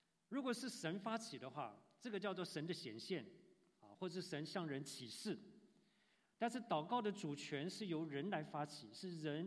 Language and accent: Chinese; Taiwan; 然后我是台湾来的背景哈，